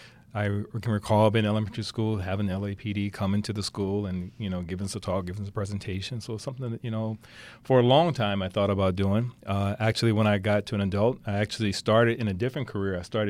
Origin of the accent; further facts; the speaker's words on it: Los Angeles, California, United States; I am from Los Angeles. I am from the city.